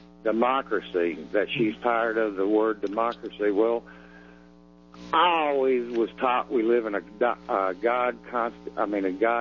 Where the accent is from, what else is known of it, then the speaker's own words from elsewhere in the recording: Irving, Texas, United States; also born or lived in Oklahoma; I grew up in Irving. I'm 45 years old. Was born in Oklahoma, but I live here in Irving.